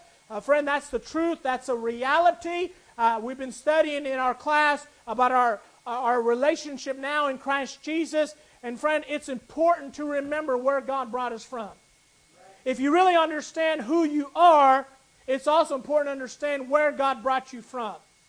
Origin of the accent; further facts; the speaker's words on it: Phoenix, Arizona, United States; born there; First of all, I was born in Phoenix, Arizona, so don't get confused about that.